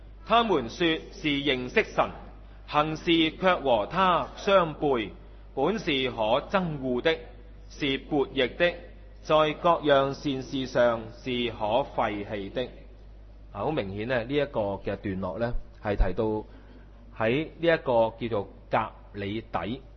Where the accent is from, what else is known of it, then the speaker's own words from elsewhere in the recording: Hong Kong; 我哋香港人咧就特別緊張。